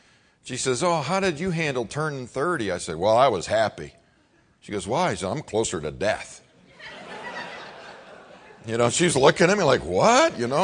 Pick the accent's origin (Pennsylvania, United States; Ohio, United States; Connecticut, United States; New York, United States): New York, United States; Buffalo; I grew up in the Buffalo, New York area. It's like, oh, it's 3 feet of snow again.